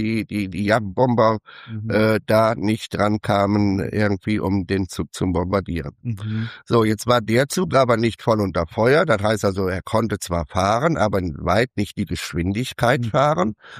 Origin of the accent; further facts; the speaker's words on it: Niederhausen, Rhineland-Palatinate, Germany; Ich weiß wo ich herkomme, aus Niederhausen